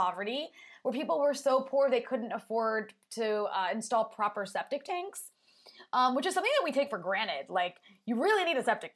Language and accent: English; United States; And the reason I did that story is because I'm an American.